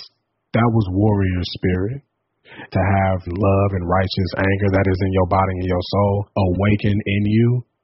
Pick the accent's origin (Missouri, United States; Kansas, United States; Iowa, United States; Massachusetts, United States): Missouri, United States; St. Louis; For a lot of black men, I grew up in St. Louis, we watch each other die a lot.